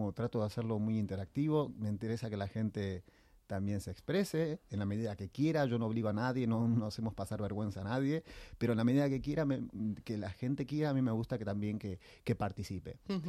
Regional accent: Buenos Aires, Argentina; si bien soy de Buenos Aires, nunca había actuado allí.

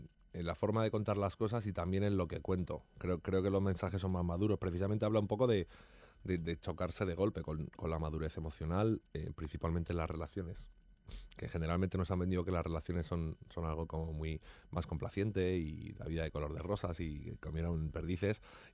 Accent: Madrid, Community of Madrid, Spain; born there; yo nací en Aluche.

